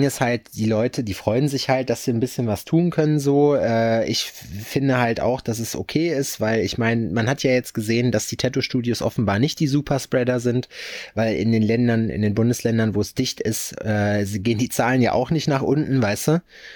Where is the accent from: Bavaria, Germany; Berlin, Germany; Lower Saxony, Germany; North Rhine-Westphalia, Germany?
Berlin, Germany; Als Berliner ist man das doch eh schon halb.